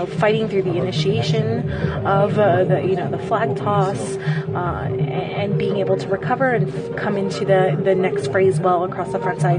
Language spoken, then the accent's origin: English; Gainesville, Florida, United States; I am from Gainesville, Florida.